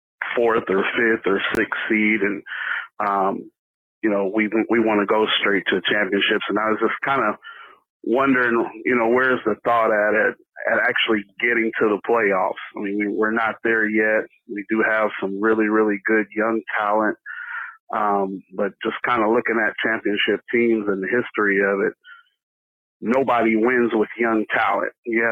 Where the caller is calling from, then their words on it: Springfield, Illinois, United States; I'm calling from Springfield, Illinois